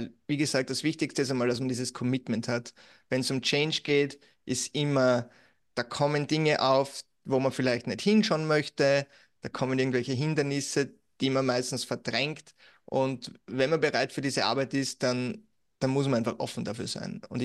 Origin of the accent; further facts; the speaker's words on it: Austria; Und dann 2020, März, bei uns in Österreich zumindest Lockdown und weltweiter Lockdown und plötzlich Musikszene tot.